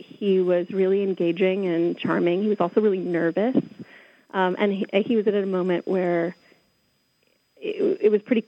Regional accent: California, United States; I grew up in the Bay Area, and I've been in the East Bay almost 12 years

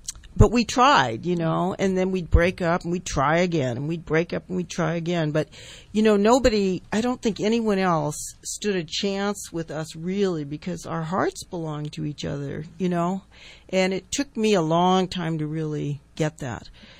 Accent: California, United States; she was from Houston, I'm from Sonoma County, you know, there were a lot of differences.

